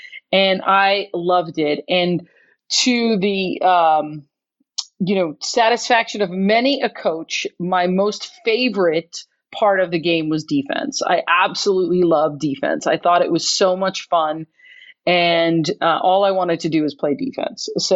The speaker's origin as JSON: {"language": "English", "town": "Queens", "region": "New York", "country": "United States", "tie": "born there", "said": "I was born in Queens, New York."}